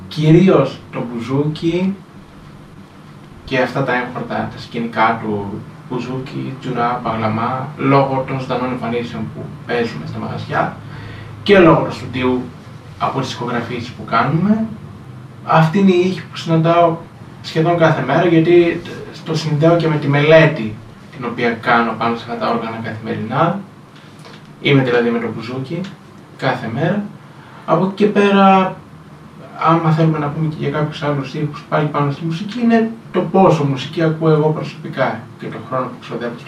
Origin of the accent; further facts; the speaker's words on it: Trikala, Thessaly, Greece; Κατάγομαι από τα Τρίκαλα Θεσσαλίας. Δραστηριοποιούμε στα Τρίκαλα ως μουσικός. Για ένα διάστημα 4-5 ετών βρισκόμουν στην Άρτα